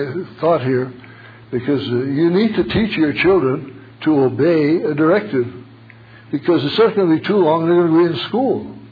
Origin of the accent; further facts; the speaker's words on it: Michigan, United States; one of my favorite spots, I'm from Michigan, is the University of Michigan football stadium.